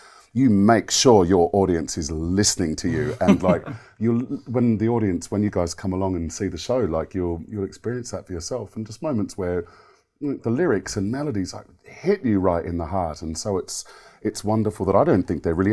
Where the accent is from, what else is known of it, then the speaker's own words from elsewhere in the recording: Sydney, New South Wales, Australia; now in United Kingdom; I'm from Sydney and I've lived in the UK for almost 15 years